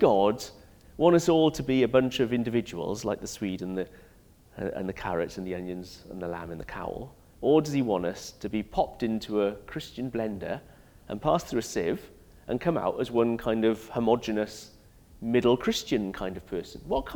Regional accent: Wales, United Kingdom; Well, as a Welshman, that makes me very, very happy, of course.

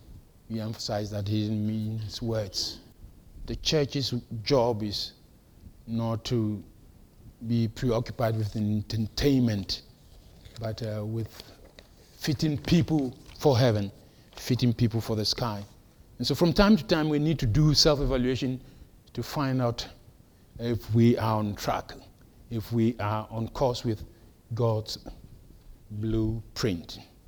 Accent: Ghana; now in Wales, United Kingdom; By the way, I'm Welsh now, whether you like it or not. And I'm also Ghanaian.

